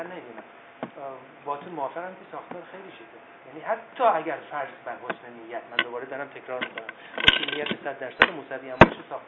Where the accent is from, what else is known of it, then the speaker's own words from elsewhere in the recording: Iran; من به عنوان یه ایرانی از جنبش سبز برای من این اصول مهمه